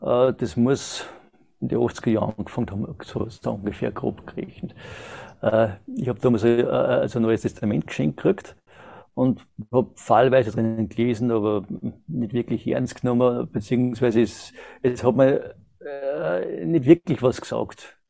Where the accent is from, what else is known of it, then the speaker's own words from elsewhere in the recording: Austria; now in Germany; bin 1970 geboren in Österreich